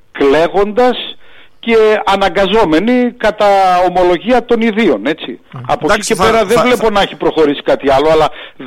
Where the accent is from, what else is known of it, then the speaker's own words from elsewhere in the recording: Thessaloniki, Central Macedonia, Greece; Περισσότερο ως Θεσσαλονικιός, ναι, μπράβο.